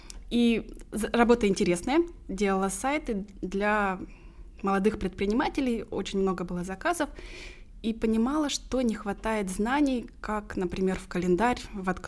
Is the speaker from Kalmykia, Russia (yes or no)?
yes; Kalmykia, Russia; also born or lived in Moscow; Я вернулась из Москвы к себе на родину, к родителям в Калмыкию.